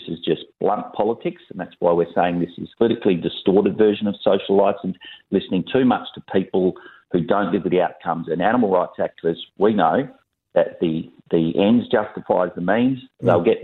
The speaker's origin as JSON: {"language": "English", "region": "Western Australia", "country": "Australia", "said": "I know I'm from West Australia"}